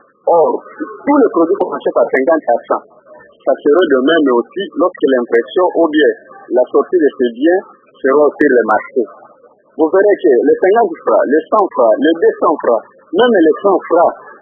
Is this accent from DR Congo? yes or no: yes; Bandundu, Mai-Ndombe, DR Congo; moi je suis de Bandundu. Chez nous à Bandundu, le billet de 20 francs était en circulation.